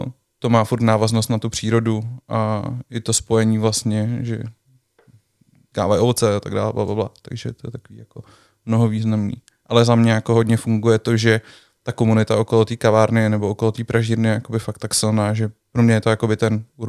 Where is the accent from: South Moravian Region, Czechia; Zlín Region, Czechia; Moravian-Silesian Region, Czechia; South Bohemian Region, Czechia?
South Bohemian Region, Czechia; České Budějovice; tím, jak jsme z Budějovic a vlastně hodně našich odběratelů je třeba v Praze